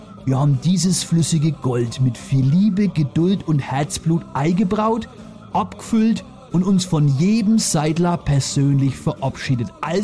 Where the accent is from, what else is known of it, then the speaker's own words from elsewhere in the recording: Kulmbach, Bavaria, Germany; was in meiner Heimatstadt Kulmbach da immer so passiert